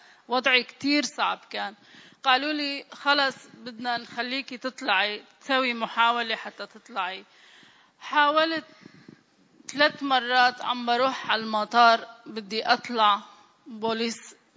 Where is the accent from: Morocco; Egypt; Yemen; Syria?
Syria; عرف أنه أنا سورية بس عم بحكي هيك